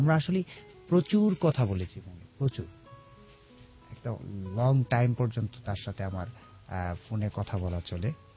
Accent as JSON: {"language": "Bangla", "town": "Brahmanbaria", "region": "Chittagong Division", "country": "Bangladesh", "said": "আমি ব্রাহ্মণবাড়ি থেকে এসেছিলাম, ব্রাহ্মণবাড়ি চলে যাই"}